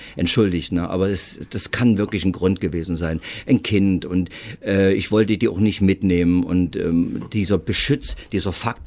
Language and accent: German; Germany; meine Jugend war in der DDR